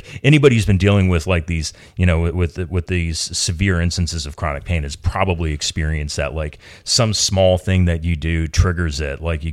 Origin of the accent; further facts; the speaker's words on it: United States; I'm going to do everything all at once because I'm American.